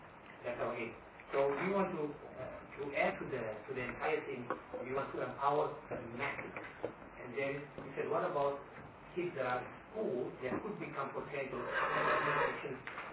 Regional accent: South Africa; we felt that we are obligated as South African citizens.

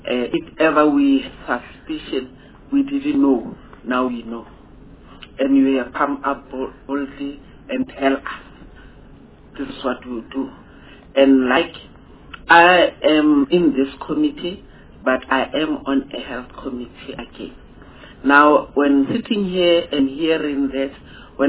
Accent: Rustenburg, North West, South Africa; I'm from Northwest. I'm from around Rustenburg, Bujanala.

